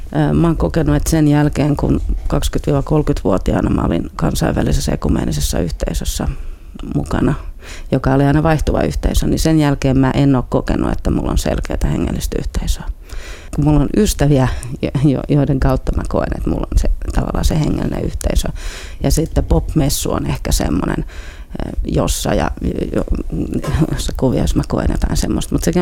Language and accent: Finnish; Helsinki, Uusimaa, Finland; born there; also born or lived in Kirkkonummi / Israel / Savonlinna; Olen syntynyt naisten klinikalla, mutta Kirkkonummella Upinniemessä asuttiin eka vuosi. Sitten muutettiin Santahaminaan ja sitten ollaan asuttu vuosi Israelissa ja sitten asuttiin välillä vähän Savonlinnassa ja sitten Kruununhaassa Helsingissä